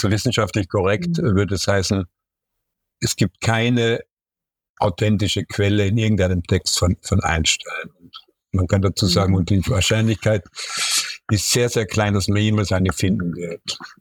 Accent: Lienz, Tyrol, Austria; born there; Also ich bin in Lienz geboren

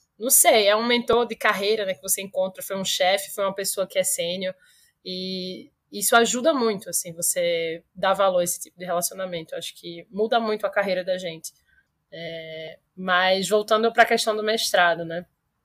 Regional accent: Recife, Pernambuco, Brazil; Eu sou de Recife, né? E Recife tem um polo tecnológico muito forte.

